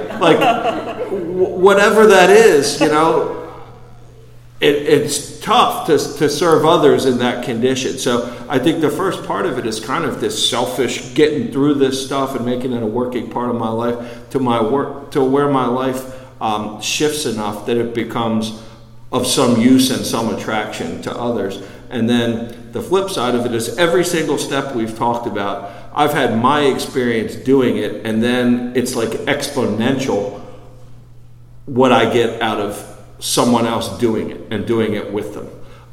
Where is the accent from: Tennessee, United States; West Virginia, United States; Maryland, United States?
Maryland, United States; Baltimore; I grew up in Baltimore outside the city